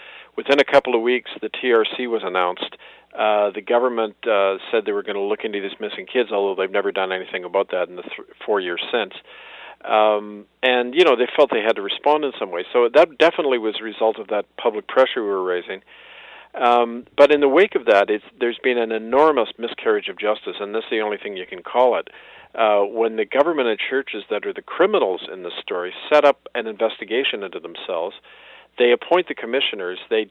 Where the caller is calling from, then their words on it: London, United Kingdom; From London, England.